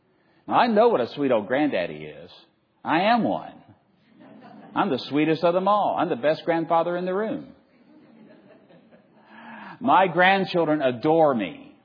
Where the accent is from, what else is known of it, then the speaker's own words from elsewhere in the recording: Roanoke, Virginia, United States; also born or lived in Richmond, United States; Virginia is my home. I grew up in Roanoke, Virginia, and I lived several years in Richmond, Virginia. I mean, Virginia is my home, the Commonwealth, right?